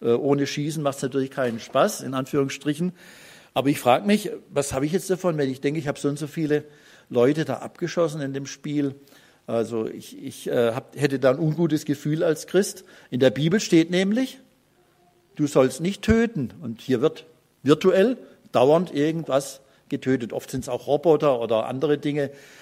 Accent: Pforzheim, Baden-Württemberg, Germany; Es gab jetzt gerade einen Fall in Pforzheim, in meiner Heimatstadt, in einem Nachbarort.

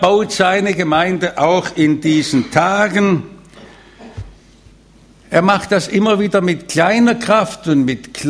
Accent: Stuttgart, Baden-Württemberg, Germany; Wisst ihr, ich komme ja aus Stuttgart und ihr meint immer, Stuttgart sei eine fromme Stadt.

